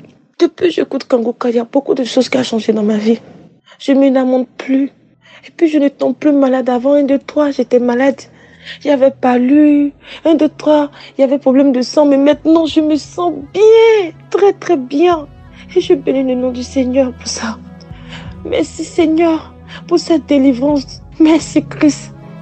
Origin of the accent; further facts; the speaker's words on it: Côte d’Ivoire; moi je suis de la Côte d'Ivoire